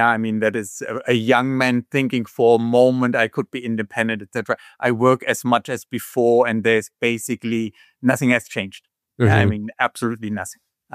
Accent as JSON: {"language": "English", "town": "Hanover", "region": "Lower Saxony", "country": "Germany", "tie": "born or raised there", "second_language": "English", "lives_now": "Hamburg, Germany", "said": "And it happened to be that we live in Hamburg all together, although I grew up in Hanover, but no one stays in Hanover."}